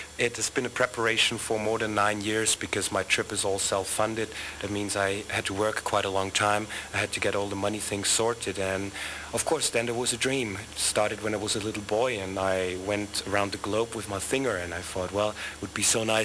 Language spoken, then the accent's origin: English; Vienna, Austria; Oh, just in my hometown. I started in Vienna, Austria